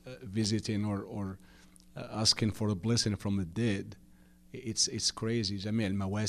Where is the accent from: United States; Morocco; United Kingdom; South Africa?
Morocco; English is a second language; The same thing in I'm from Morocco